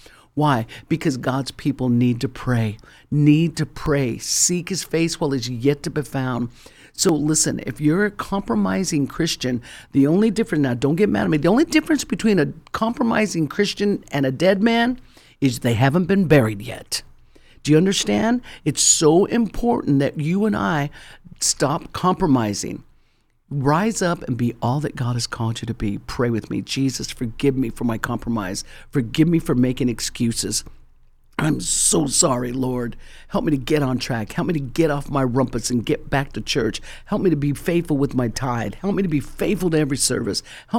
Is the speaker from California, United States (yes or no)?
no; Colorado, United States; I'm from Colorado. We're used to 2 feet of snow, maybe three up in the mountains.